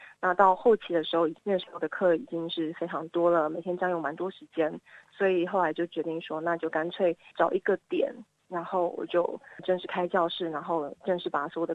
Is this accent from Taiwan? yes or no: yes; Taiwan; 其实因为我是台湾人，所以我那时候来的时候是打工度假来的。